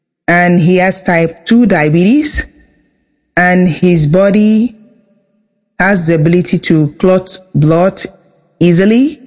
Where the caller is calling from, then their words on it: Texas, United States; I'm calling from Central Texas.